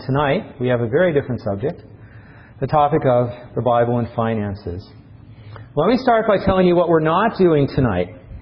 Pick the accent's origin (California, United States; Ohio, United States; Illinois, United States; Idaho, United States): Idaho, United States; Now, I didn't grow up here in the South. I grew up in Idaho.